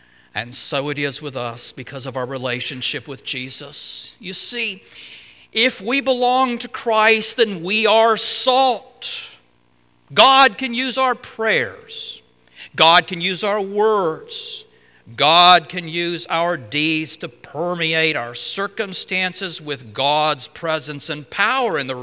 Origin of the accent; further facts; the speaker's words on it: Alabama, United States; When I was growing up in Alabama, one of our favorite times as a family was when my mom occasionally would buy a ham that was cured with salt.